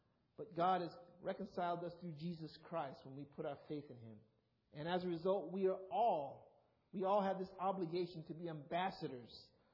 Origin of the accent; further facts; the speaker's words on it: South Carolina, United States; also born or lived in New York; But although I was born in New York, most of my youth, I grew up in the great state of South Carolina.